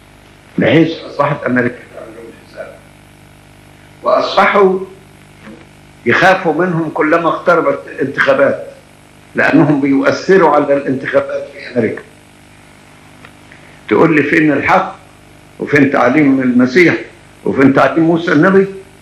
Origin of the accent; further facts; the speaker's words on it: Egypt; يعني وسط أنفسنا كمصريين نتكلم